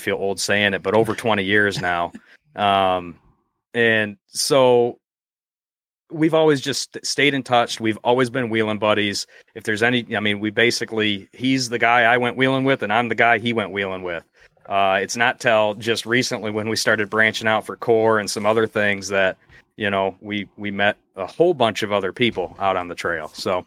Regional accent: Michigan, United States; also born or lived in Rochester, New York; So me, I am a Michigander through and through. However, I was not born in Michigan. I was born in Rochester, New York, but moved to Michigan before I turned 1 year old. So, you know, I'm a Michigander.

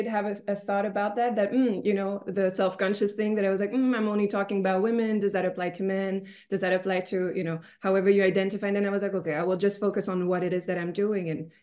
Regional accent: Belgium; now in United States; where I come from, so I come from Europe in Belgium, but I find in the United States as well, where I'm staying right now

